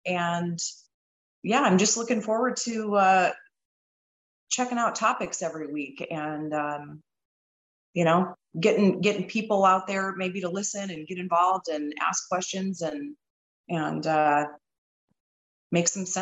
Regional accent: Iowa, United States; now in Las Vegas, United States; I was also born and raised in Iowa. I've lived in Las Vegas, Nevada now since, 1996. So I'm basically a native.

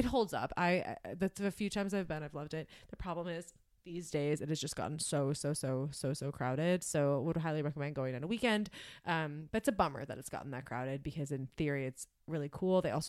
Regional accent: Wisconsin, United States; I'm from Wisconsin, so I'm like a state fair girl.

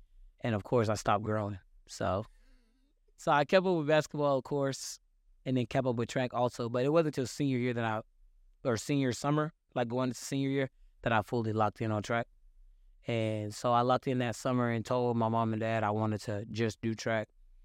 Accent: Houston, Texas, United States; also born or lived in Pasadena; Man, so yeah, of course I'm from Houston. Started out in Pasadena, Texas, to be specific. Crazy. Had to get up out of there, though.

